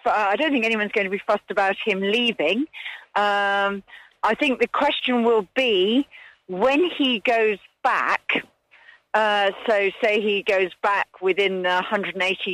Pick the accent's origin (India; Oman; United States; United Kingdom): United Kingdom; can I say that actually it's incredibly easy to access healthcare in Australia as a Brit?